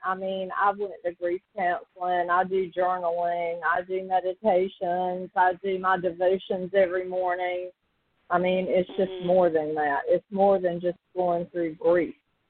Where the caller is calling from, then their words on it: North Carolina, United States; I'm calling from North Carolina.